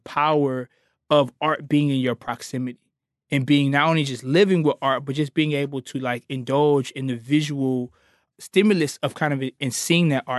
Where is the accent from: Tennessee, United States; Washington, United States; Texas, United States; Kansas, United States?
Texas, United States; Houston; And so in particular, I'm from Houston, and John Biggers was an artist who started the art department at Texas Southern in Houston. And particularly his work was well known in the area that I lived in. Like he lived down the street from where I grew up.